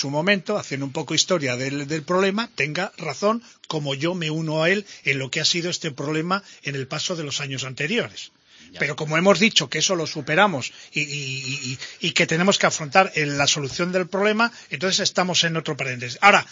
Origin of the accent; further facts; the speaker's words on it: Catalonia, Spain; Yo soy catalán y digo, joder, ¿y por qué los vascos tienen un privilegio y yo no?